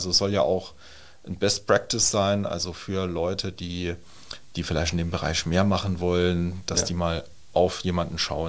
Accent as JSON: {"language": "German", "town": "Tholey", "region": "Saarland", "country": "Germany", "tie": "born or raised there", "said": "Also ich mache mal ein Beispiel aus meiner Heimatgemeinde Osttola."}